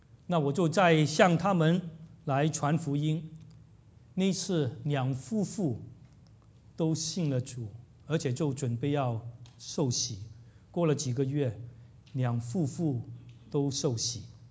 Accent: China; 我在想，除非从我们中国人来说，从我们华人来说，非常刺耳的一句话

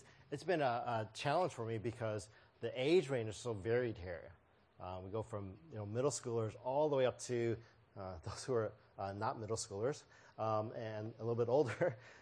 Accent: United States; When I was growing up in America, my friends were all sort of free-range kids, roaming kids who went anywhere, anytime.

